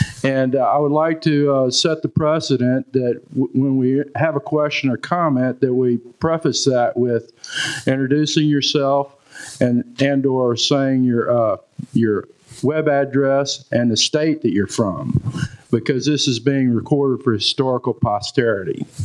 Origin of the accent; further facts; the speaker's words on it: Atlanta, Georgia, United States; I'm from Atlanta, and atlpeace.org is our website.